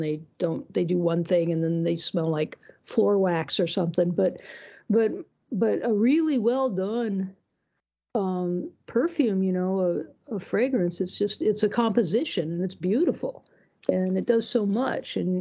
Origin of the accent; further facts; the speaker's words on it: Iowa, United States; You know, when I was growing up in Iowa, you know, they'd say like, oh, little … do you want to be a nurse when you grow up?